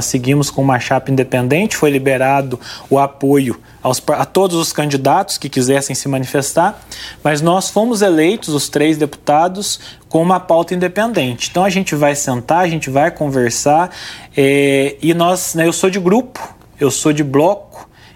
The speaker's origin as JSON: {"language": "Portuguese", "region": "Minas Gerais", "country": "Brazil", "said": "eu venho de um município pequeno, mas eu tive que ter muita posição enquanto prefeito. Eu venho do sul de Minas"}